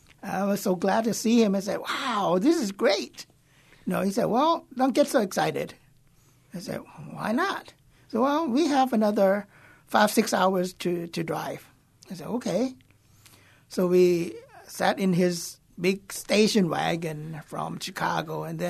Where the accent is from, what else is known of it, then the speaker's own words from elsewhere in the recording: Thailand; English is a second language; now in United States; when you were young as a kid that's growing up in Thailand, of course, you've seen a lot of great things about U.S. of A's.